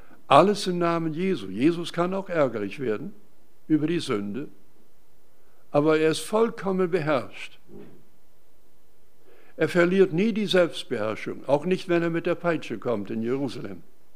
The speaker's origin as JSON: {"language": "German", "region": "Western Canada", "country": "Canada", "tie": "born or raised there", "said": "Da denke ich an ein Beispiel von der Landwirtschaft. Da bin ich aufgewachsen im Westen Kanadas."}